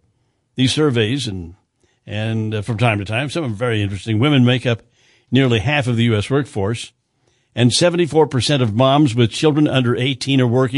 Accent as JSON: {"language": "English", "region": "Kansas", "country": "United States", "tie": "born or raised there", "said": "I mean, it reminds me so much of growing up in Kansas and playing basketball in this state and the coaches and the people."}